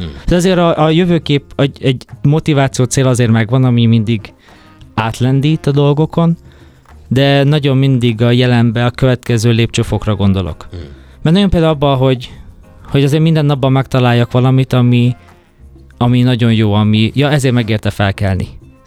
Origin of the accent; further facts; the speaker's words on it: Hungary; Magyarországról jöttem